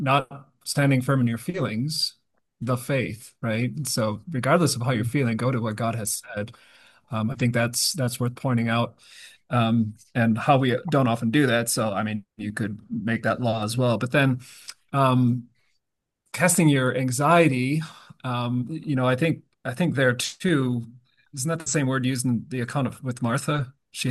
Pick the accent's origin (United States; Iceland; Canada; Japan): Japan; I just thought of growing up in Japan, we had a typhoon come through